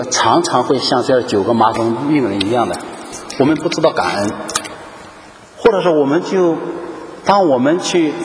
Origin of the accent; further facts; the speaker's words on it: China; 我们中国人一般来说都，我不知道为什么中国人，可能中国的文化里面都不爱讲感谢